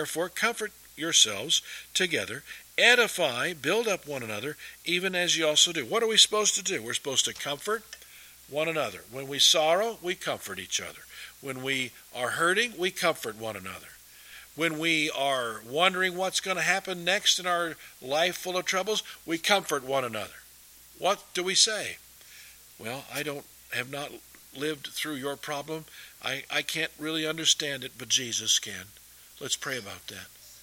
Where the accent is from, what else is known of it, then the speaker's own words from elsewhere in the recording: United States; I personally, as I believe, as an American, we ought to kick them out of our country